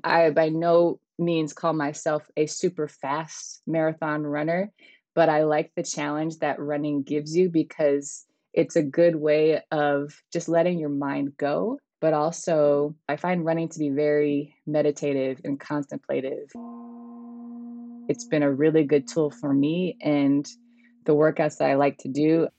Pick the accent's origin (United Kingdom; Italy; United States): United States; Midwest; now in Seattle, United States; I grew up in the Midwest, and now I'm currently residing in the Pacific Northwest in Seattle.